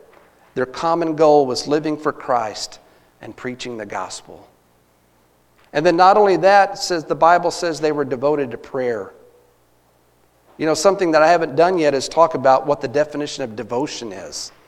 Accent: Texas, United States; now in Missouri, United States; when I was growing up in Texas as a boy, living in Missouri was not on my radar.

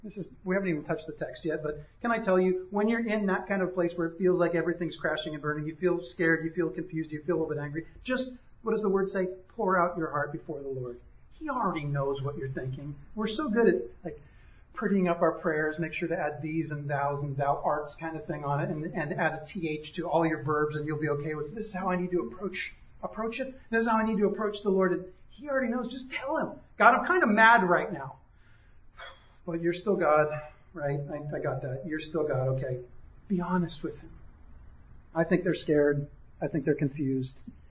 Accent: United States; No, actually, thank you for asking, but no, I'm an American, no.

